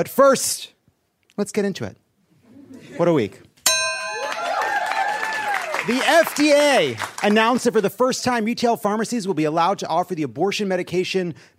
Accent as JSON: {"language": "English", "region": "East Coast", "country": "United States", "lives_now": "Los Angeles, United States", "said": "I'm from the East Coast. It was fine, right?"}